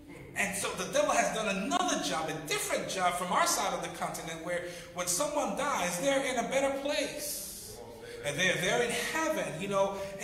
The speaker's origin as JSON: {"language": "English", "region": "San Andrés and Providencia", "country": "Colombia", "said": "Originally, I am from Colombia, South America. I'm from some islands of Colombia that used to be British colonies. That's why we pretty much mix. … they're like, ain't nothing Hispanic into that. It used to be a British colony, West Indies"}